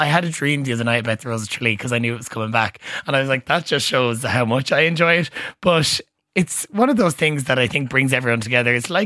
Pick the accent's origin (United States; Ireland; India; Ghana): Ireland; Leinster; I am from Laois, as many people know, which is a double landlocked county.